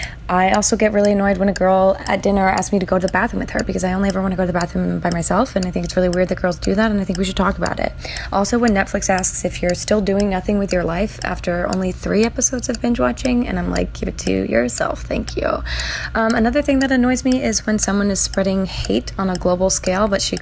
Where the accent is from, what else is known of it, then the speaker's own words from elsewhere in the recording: New York City, New York, United States; I grew up in New York City. I started acting when I was a small child.